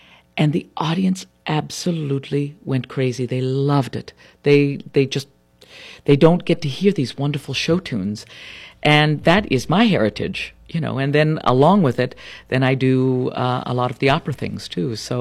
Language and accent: English; United States; I was the very first mezzo-soprano to sing the role of Santuzza at La Scala as an American